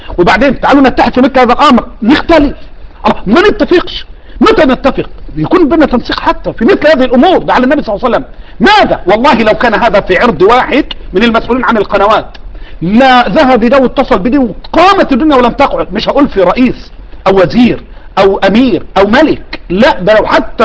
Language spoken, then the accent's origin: Arabic; Egypt; بعض الناس من حملة القرآن عندنا في مصر